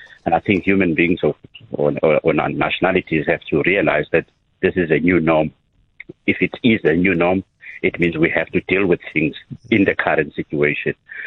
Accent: South Africa; We don't have to hide behind coronavirus not to be active as South African citizens.

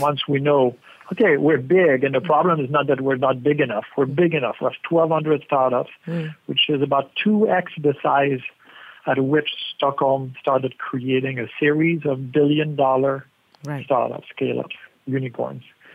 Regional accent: Canada; I'm Canadian

